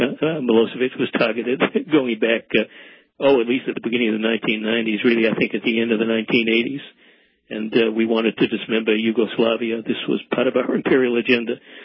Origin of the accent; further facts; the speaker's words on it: Boston, Massachusetts, United States; Well, it's been 50 years since I lived there, so I'm a little rusty. But I grew up in Boston in the 40s and 50s.